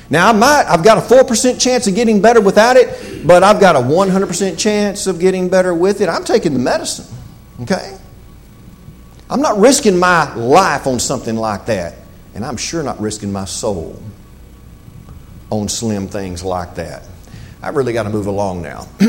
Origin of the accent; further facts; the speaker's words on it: Southern United States, United States; You and I would start throwing around words like impossible, or we're from the South, right?